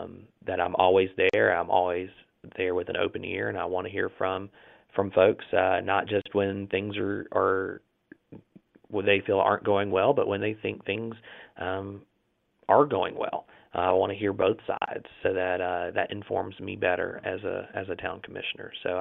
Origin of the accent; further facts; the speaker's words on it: Hillsborough, United States; I'm just excited to be able to serve my hometown. I've lived most of my 27 years in Hillsborough